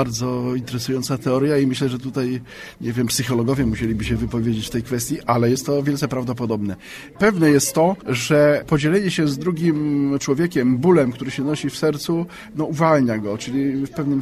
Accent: Lublin Voivodeship, Poland; los rzucił ją w moje rodzinne strony na Podlasie Południowym. południowe, okolice Białej Podlaskiej, Terespola, Zabłocia.

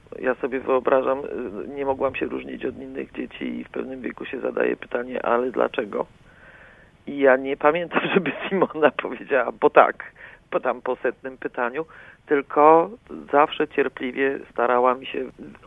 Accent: Kraków, Lesser Poland, Poland; Wczesne bardzo moje dzieciństwo jeszcze w Krakowie

